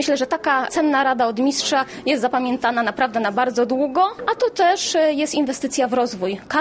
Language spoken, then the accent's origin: Polish; Gliwice, Silesian Voivodeship, Poland; Jestem z Gliwic, a w całej Polsce organizuję seminaria z mistrzami.